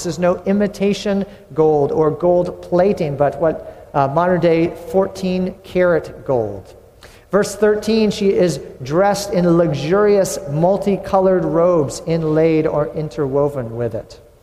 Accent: New England, United States; I grew up in New England, so you know, you could not achieve that in New England, right?

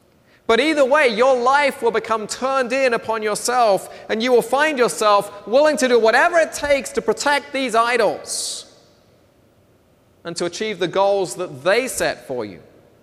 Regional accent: Scotland, United Kingdom; I'm Scottish, right? So it's a national besetting sin

